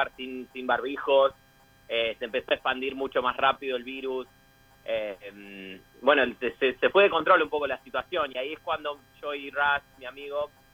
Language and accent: Spanish; Argentina; moved away; Me fui de Argentina hace unos 7 años a viajar por el mundo. Casi 8, en realidad. Y terminé en Australia, en Sydney.